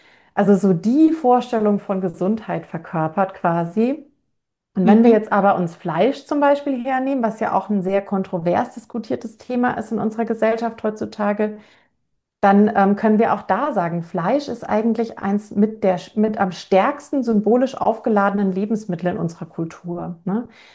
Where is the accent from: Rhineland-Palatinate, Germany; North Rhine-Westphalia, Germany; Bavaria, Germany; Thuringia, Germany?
Bavaria, Germany; also ich komme aus der Gegend von Franken